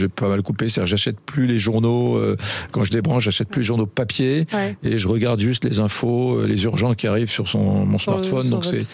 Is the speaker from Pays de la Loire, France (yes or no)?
yes; Nantes, Pays de la Loire, France; J'ai grandi à Nantes.